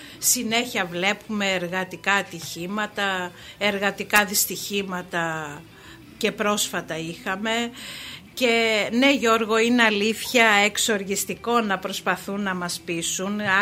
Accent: Kalamata, Peloponnese, Greece; πηγαίνοντας στην πατρίδα μου την Καλαμάτα

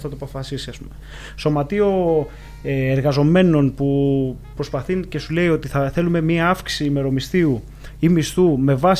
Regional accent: Peloponnese, Greece; Εγώ τυχαίνει να είμαι από την Αρκαδία, αλλά.

